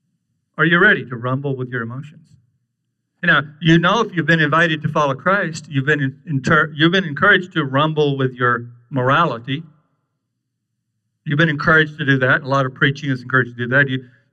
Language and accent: English; Ireland; I'm not Greek. I'm Irish, so I don't know any of the Greek words, really.